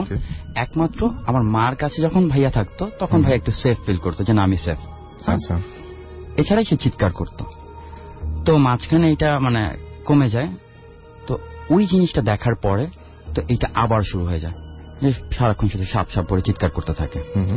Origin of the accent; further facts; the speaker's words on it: Rampura, Dhaka Division, Bangladesh; Hello রসুল ভাই … আমি এসেছি রামপুরা থেকে।